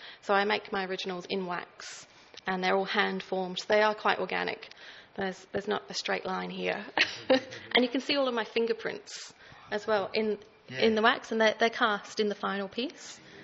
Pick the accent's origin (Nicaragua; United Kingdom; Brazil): United Kingdom; England; I grew up in England, surrounded by a lot of history and like local ghost stories and things.